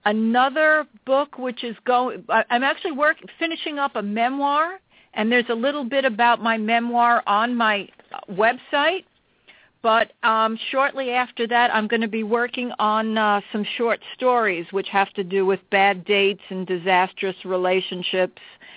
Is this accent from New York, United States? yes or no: yes; New York, United States; accent: New York; I guess about 22 years, although according to many people, I have not lost my New York accent.